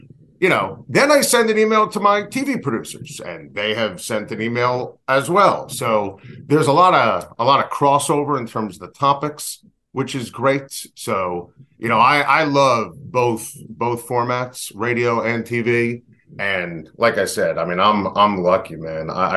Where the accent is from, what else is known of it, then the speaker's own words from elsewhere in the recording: New York, United States; I'm a New Yorker. I'm a diehard Yankee fan. I went to Syracuse.